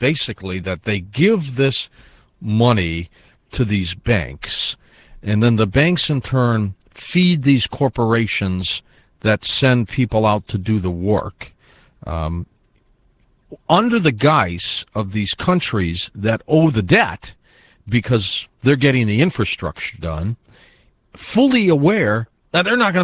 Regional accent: United States; I'm going to speak frankly too, as an American

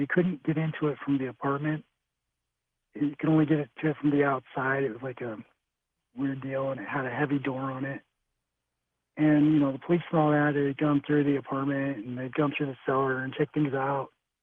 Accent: Salt Lake City, Utah, United States; I grew up in Salt Lake City in the Avenue area.

